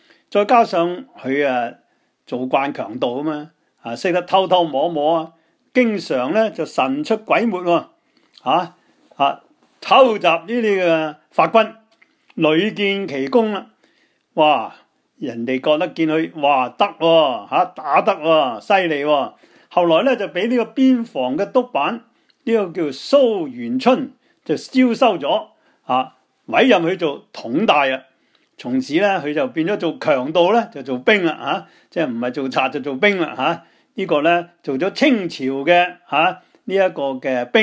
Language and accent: Chinese; Guangdong, China; 我们广东人呢，个荣字呢往往是有云的意思